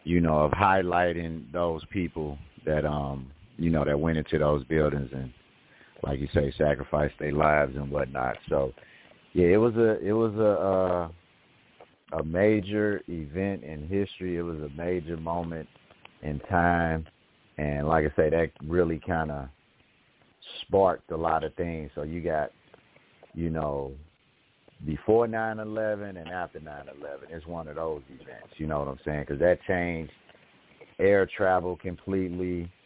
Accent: United States; Like when I say America, even though I am an American, I live in this country and whatnot, pay taxes and all that.

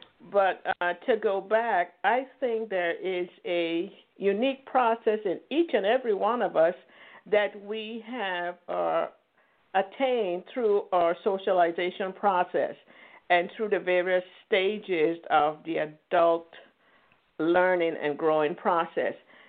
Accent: U.S. Virgin Islands; The one lady, the one woman, the one African-American that called me the other because I'm from the Virgin Islands and I had the accent.

